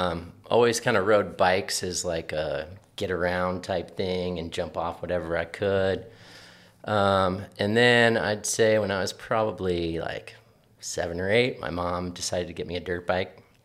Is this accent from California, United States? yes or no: no; Winston-Salem, North Carolina, United States; also born or lived in Knoxville, Tennessee; So born in Knoxville, Tennessee. Mm. Yep, from the southeast. And then I'd say when I was about six, I moved to North Carolina, just outside of Winston-Salem, the cigarette capital of the world, if you didn't know.